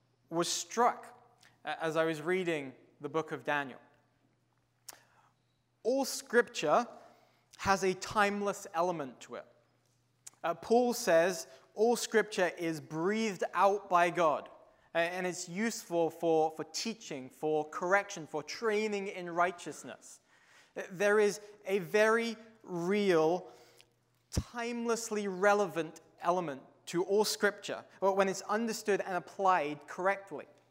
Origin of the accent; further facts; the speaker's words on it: England, United Kingdom; now in Canada; I don't have a Canadian accent. I'm originally from England. Moved here 3 years ago.